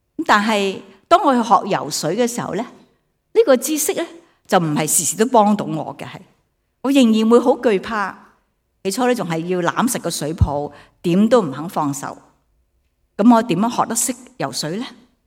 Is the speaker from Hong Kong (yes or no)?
yes; Hong Kong; 虽然我们香港人好像又不是跟我们有直接关系，但大家都挺关注，是吧？